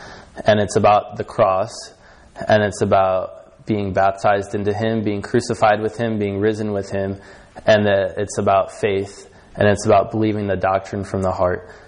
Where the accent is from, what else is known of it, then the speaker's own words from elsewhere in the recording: Chicago, Illinois, United States; Like, I'm from Chicago